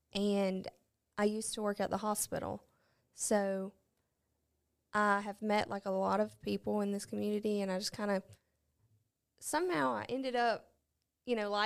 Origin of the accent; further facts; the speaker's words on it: Mumford, Alabama, United States; now in Talladega, United States; I am from Mumford, Alabama.